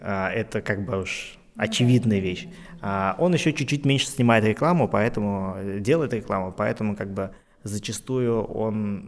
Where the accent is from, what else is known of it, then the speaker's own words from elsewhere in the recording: Kazan, Tatarstan, Russia; И как бы, а я вот, ну, родом из Казани.